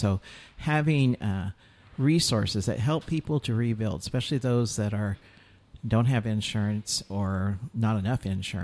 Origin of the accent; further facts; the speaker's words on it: California, United States; I spent a lot of time growing up in Trinity County and Humboldt County and several places throughout the state